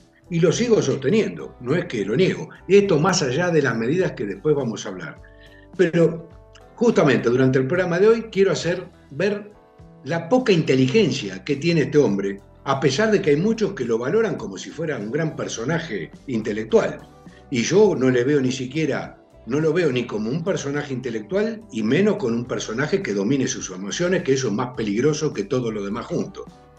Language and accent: Spanish; Argentina; now in Spain; Yo soy argentino, tú eres argentino